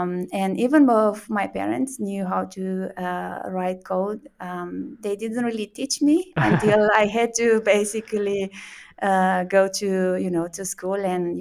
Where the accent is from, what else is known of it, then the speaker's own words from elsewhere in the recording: Romania; So I'm originally from Romania